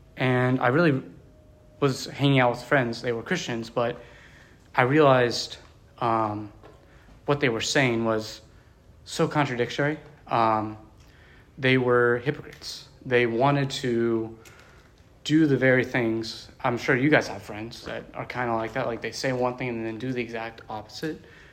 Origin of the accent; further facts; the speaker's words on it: Pennsylvania, United States; born there; So basically, I was born in Pennsylvania. I was adopted soon after.